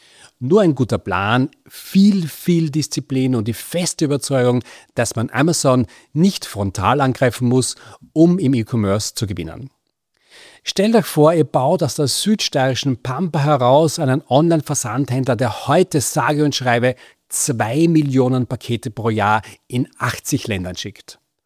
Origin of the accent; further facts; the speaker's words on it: Graz, Styria, Austria; Ich freue mich sehr, dass wir hier in Graz sitzen, meiner alten Heimat. Ich bin ja da in die Schule gegangen und bin ja auch in Graz geboren worden